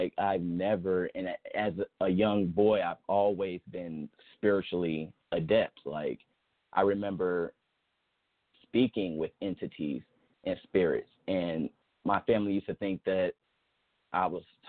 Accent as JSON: {"language": "English", "town": "Dayton", "region": "Ohio", "country": "United States", "said": "I'm pretty much just praying over my city. I'm from Dayton, Ohio."}